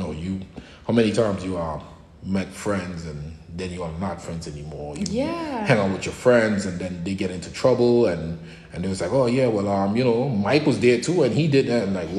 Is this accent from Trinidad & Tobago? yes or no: yes; Trinidad & Tobago; also born or lived in Brooklyn, New York; now in New Jersey, United States; From Trinidad and Tobago. I resided in Brooklyn, New York, and now I'm here in New Jersey.